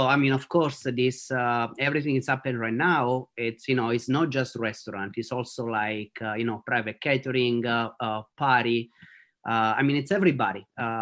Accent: Naples, Campania, Italy; moved away as an adult; now in United States; yes, from Vomero, a little bit out north Naples. And I came in the United States about 8 years ago.

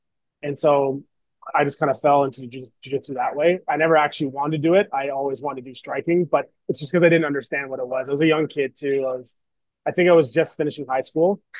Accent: Toronto, Ontario, Canada; So born and raised in Toronto.

